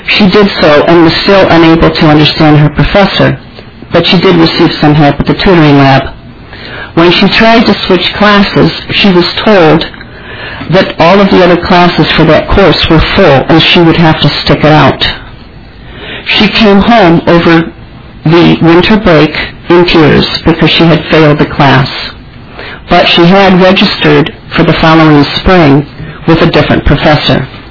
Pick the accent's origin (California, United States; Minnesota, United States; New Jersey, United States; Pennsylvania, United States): Minnesota, United States; Plymouth; I'm from Plymouth.